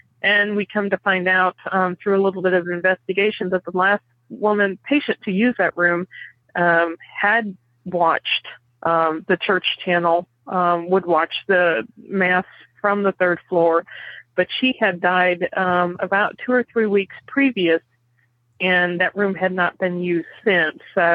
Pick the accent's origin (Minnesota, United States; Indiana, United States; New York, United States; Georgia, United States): Indiana, United States; I am a nurse from Indiana, and I have worked as a hospice nurse for the last almost 2 years.